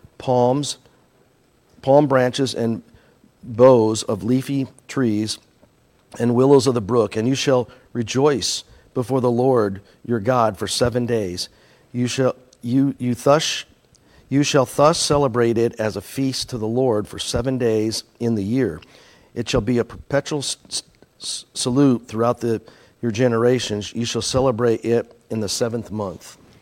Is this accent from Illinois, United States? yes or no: no; Iowa, United States; I grew up in Iowa and I thought that was a farm state.